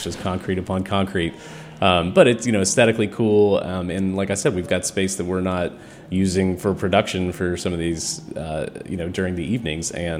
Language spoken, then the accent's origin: English; Tennessee, United States; moved away as an adult; now in Washington, United States; Yeah, I grew up in East Tennessee, mm-hmm. went to school in Nashville, and then moved up here chasing a girl right after undergrad.